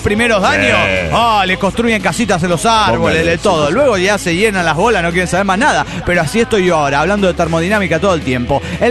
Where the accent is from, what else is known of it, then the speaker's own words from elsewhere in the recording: Mexico City, Mexico; del DF mexicano.